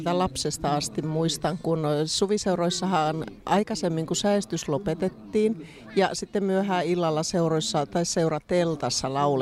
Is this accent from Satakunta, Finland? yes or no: no; Oulu, North Ostrobothnia, Finland; olen oululainen lähtöisin